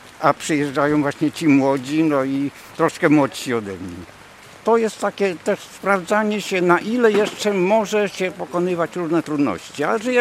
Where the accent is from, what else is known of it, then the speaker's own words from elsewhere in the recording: Legnica, Lower Silesian Voivodeship, Poland; bo jestem z Legnicy, z Dolnego Śląska.